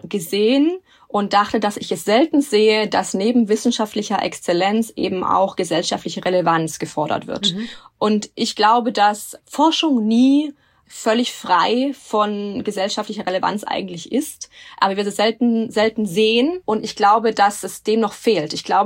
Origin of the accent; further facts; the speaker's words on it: Israel; wir sind aus Israel